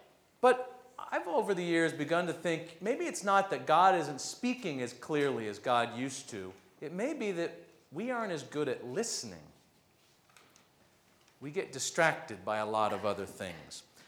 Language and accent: English; Midwest, United States; I mean, I'm a Midwesterner, so we get our tornadoes and our storms and all that, and they come and they go and they're over.